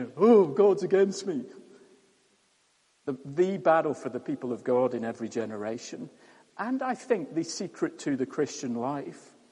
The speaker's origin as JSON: {"language": "English", "region": "Scotland", "country": "United Kingdom", "said": "Actually, I'm Scottish. I'm not sorry to mention it at all."}